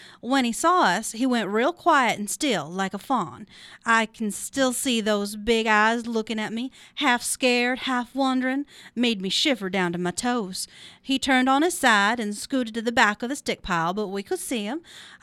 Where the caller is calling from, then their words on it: Hayfork, California, United States; I'm calling from Hayfork.